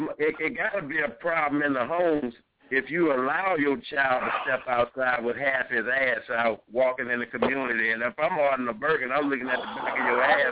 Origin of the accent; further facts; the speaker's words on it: Baton Rouge, Louisiana, United States; And Baton Rouge, that's my hometown. That's my community.